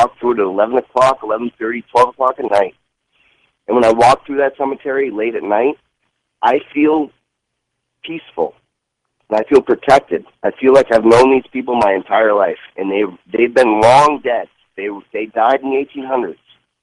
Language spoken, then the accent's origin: English; Dover, New Hampshire, United States; I just want to say, I grew up in Dover, New Hampshire. And this town was founded in 1623.